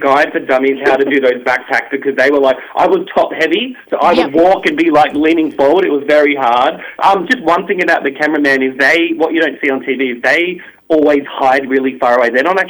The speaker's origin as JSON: {"language": "English", "region": "New South Wales", "country": "Australia", "said": "we are from New South Wales"}